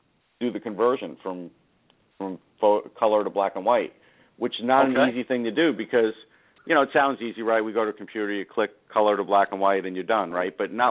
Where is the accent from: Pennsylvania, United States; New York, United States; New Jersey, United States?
New York, United States; Dr. J, who I grew up idolizing on Long Island, you know, as a member of the New York Nets.